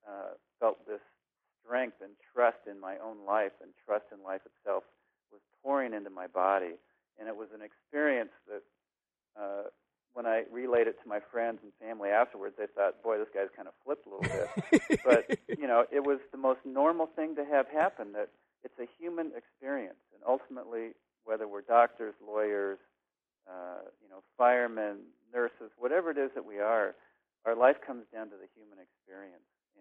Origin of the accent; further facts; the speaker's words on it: United States; Well, you know, I grew up in America, you know, as we all have here, probably most people listening.